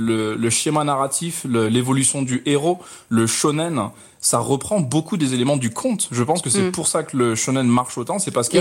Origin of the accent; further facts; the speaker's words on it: Ghana; En quelques mots, j'ai grandi au Ghana, donc forcément pas d'accès au manga aux librairies comme on peut l'avoir en France.